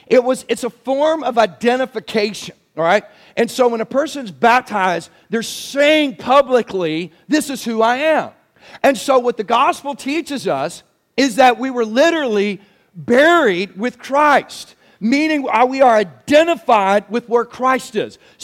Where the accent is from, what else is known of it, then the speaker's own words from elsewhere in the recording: North Carolina, United States; All right, so I like that we're from Gaston County.